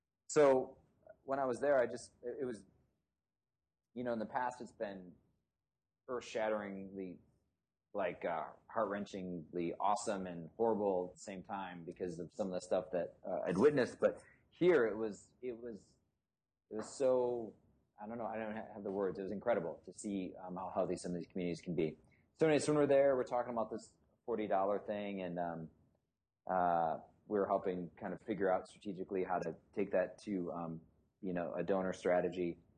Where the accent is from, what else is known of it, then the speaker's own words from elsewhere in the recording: Chicago, Illinois, United States; we're from Chicago, so it'd be great to come home.